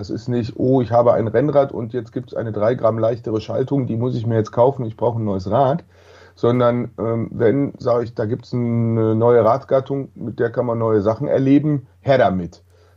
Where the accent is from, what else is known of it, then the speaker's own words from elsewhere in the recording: Bergisch Gladbach, North Rhine-Westphalia, Germany; also born or lived in Dortmund; Also ich bin gebürtiger Dortmunder und sozialisiert im Rheinland, wie ich immer sage, in Bergisch Gladbach.